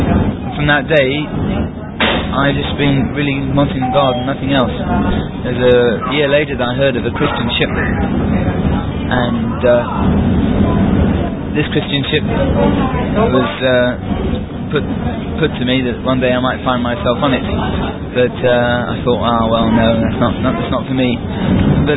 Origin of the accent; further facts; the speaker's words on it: Bognor Regis, South East England, United Kingdom; I come from England, a little seaside resort place called Bognor Regis. And I've been at sea 9 years altogether